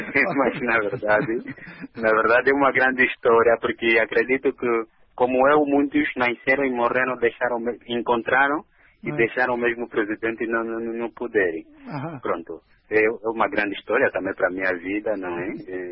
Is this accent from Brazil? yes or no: no; Angola; sendo angolano e como nacionalista